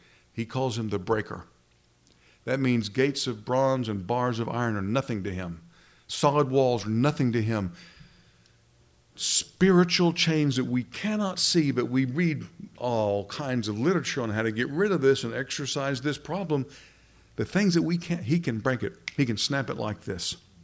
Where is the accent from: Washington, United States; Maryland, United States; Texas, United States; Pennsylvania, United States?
Texas, United States; Midland; born there; also born or lived in Houston / New Orleans / Memphis / Kingwood; And so I was born in Midland. I lived in Houston, moved to New Orleans, moved to Memphis, came back to Kingwood, went to school here.